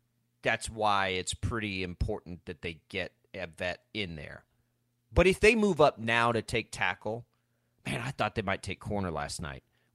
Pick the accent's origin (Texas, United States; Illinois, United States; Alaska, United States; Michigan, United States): Texas, United States; Amarillo; he's from my hometown. He's from Amarillo